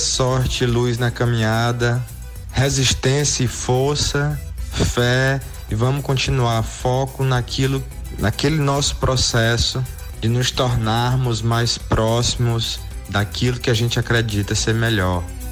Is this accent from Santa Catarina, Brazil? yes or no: no; Maranhão, Brazil; Eu vim do interior do Maranhão